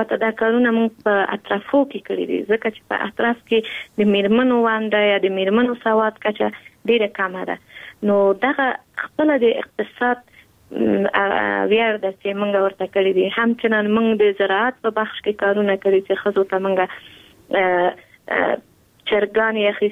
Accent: Kabul, Afghanistan; په کابل کې زیږیدل یم په کابل کې لوی شوم په کابل کې مو تحصیلات

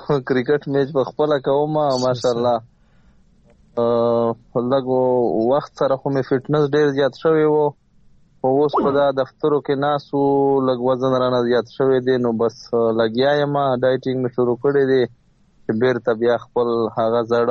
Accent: Bannu, Khyber Pakhtunkhwa, Pakistan; now in Peshawar, Pakistan; زه د بنو اوسیدونکی یم او دلته وظیفه لرم ډیپټي کوم نو پېښور ښار صدر کې پراته یو

